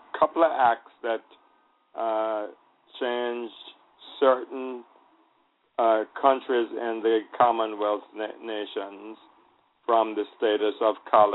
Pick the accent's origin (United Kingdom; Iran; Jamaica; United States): Jamaica; The difference is that we are, as Jamaican, Jamaica is independent, and Gibraltar remains a territory of Britain